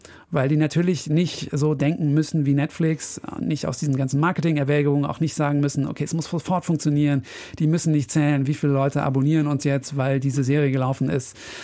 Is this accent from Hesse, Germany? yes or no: no; North Rhine-Westphalia, Germany; Ich bin auch aus Nordrhein-Westfalen.